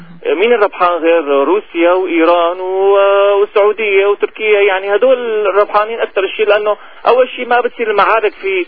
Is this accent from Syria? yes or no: yes; Syria; أنا مسيحي سوري